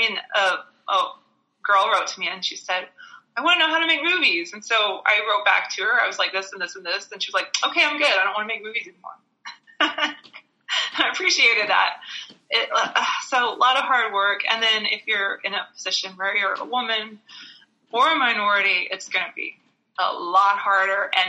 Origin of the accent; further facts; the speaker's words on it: Toronto, Ontario, Canada; accent: Toronto; I was like, I hope I talk to him and my Toronto accent comes back out.